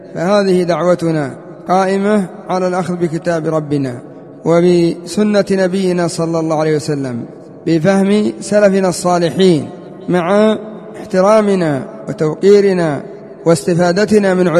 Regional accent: Yemen; وآخرهم عندنا في اليمن محمد العمودي

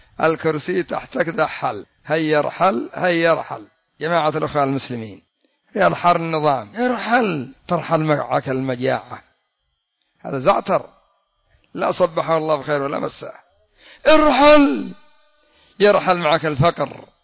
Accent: Yemen; حتى سبب تأخر النفط عندنا في اليمن

